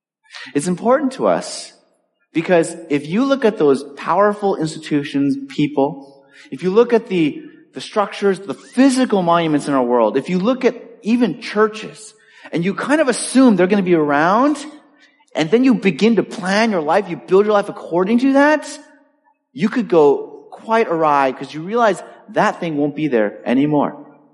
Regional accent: Los Angeles, California, United States; Like, I grew up in Los Angeles. The oldest thing was that building we tore down last week.

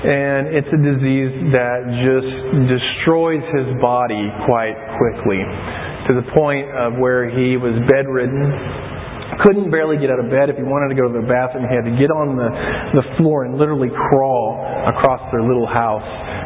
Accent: Oklahoma, United States; accent: Southern twang; I'm a Southern boy, born and raised in Oklahoma. And so when I speak, I might speak a little bit fast with a little bit of twang.

